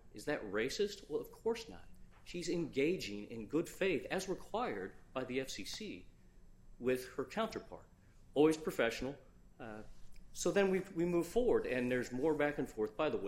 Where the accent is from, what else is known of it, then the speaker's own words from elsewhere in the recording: Richmond, Indiana, United States; growing up in Richmond, Indiana, my dad was a lawyer at a four-person firm.